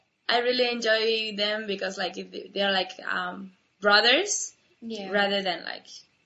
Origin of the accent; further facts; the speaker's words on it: Brazil; from Brazil.